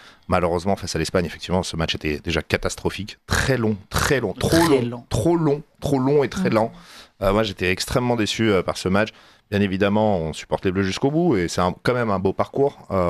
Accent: France; oui, je suis français en fait, avant tout.

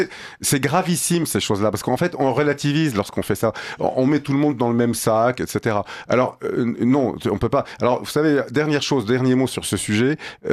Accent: France; Parce qu'on est français, nous, on se défend.

